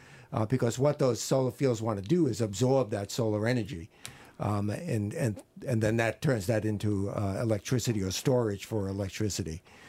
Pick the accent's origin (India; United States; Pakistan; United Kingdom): United States; Long Island, New York; No. I grew up on Long Island.